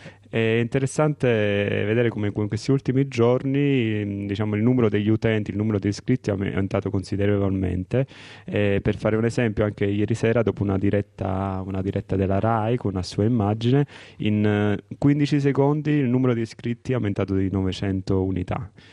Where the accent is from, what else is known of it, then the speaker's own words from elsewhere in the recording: Salerno, Campania, Italy; provengo da Salerno